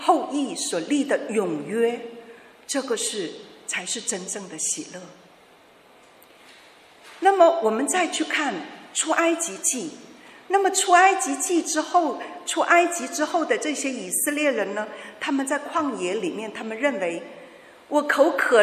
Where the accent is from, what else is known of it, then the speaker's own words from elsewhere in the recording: Guangxi, China; 在广西我是广西人啊